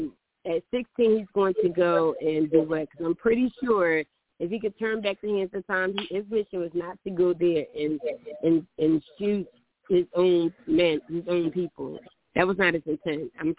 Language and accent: English; South Dakota, United States; I grew up in the South. I grew up in South Dakota, so I'm very knowledgeable.